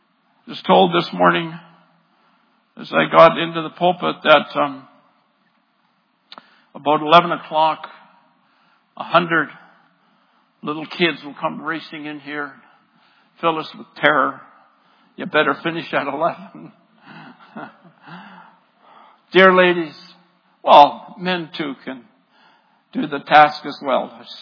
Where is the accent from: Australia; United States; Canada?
Canada; Dryden, Ontario; No, well, I grew up in Dryden.